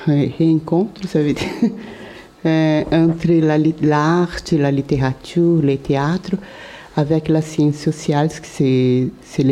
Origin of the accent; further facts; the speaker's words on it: Brazil; French is a second language; Je suis brésilienne et désolée, mais je ne parle pas bien français.